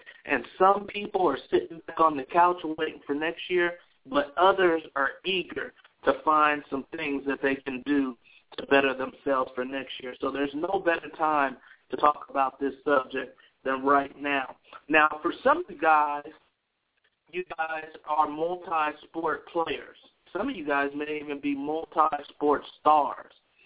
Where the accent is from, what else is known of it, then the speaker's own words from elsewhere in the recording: San Francisco, California, United States; That was something that I did growing up in San Francisco, California